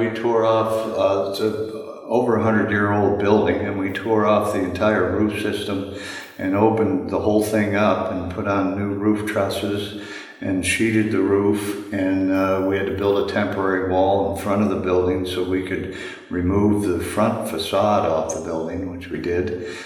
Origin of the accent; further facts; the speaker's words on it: Kane, Pennsylvania, United States; I was born in Kane. My family's from Kane. … from Kane who has a big family and a farm in Wetmore. So I was born here.